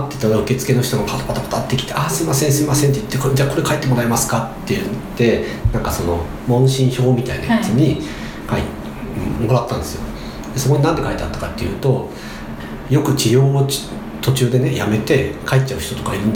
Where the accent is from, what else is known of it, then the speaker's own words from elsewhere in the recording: Ishikawa, Japan; now in Tokyo, Japan; もともと地元は僕石川県なんですけど、うん、石川県の時はなんか本当にもう地元でこうね